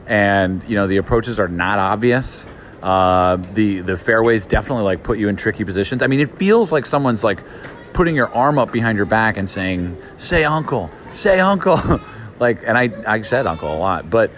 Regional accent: Los Angeles, California, United States; So number two, LACC. You know, I'm partial to my home state, my home city.

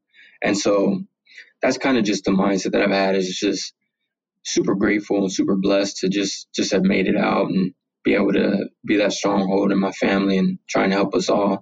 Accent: San Bernardino, California, United States; So growing up in San Bernardino, you know, I'm in a city where I'm surrounded by drugs and gang violence

